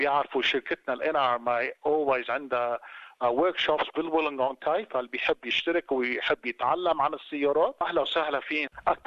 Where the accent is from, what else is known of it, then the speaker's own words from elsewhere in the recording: Lebanon; now in Sydney, Australia; نحن لبناني ومحكي عربي